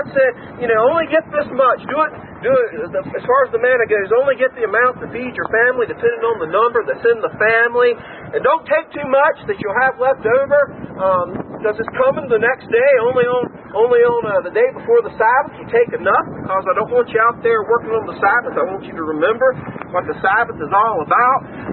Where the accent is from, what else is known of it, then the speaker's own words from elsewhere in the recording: Southern United States, United States; I'm from the South.